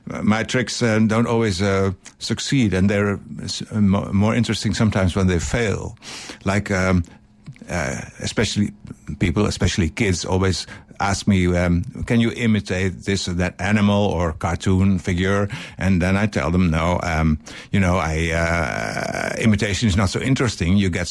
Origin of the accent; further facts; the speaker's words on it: Netherlands; I'm from Holland.